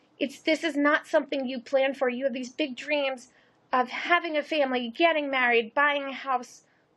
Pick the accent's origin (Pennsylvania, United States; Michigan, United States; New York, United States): New York, United States; Long Island; I am from Long Island. I am currently 34 years old.